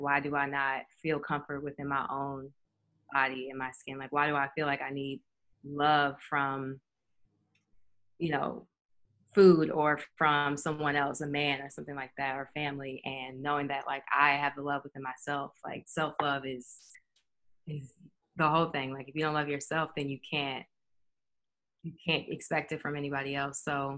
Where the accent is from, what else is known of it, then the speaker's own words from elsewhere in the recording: Louisville, Kentucky, United States; because like I'm from Kentucky. I'm from Louisville, Kentucky, and it's, you know, fried chicken everywhere. And like, you grow up and you eat sausage and bacon as for breakfast.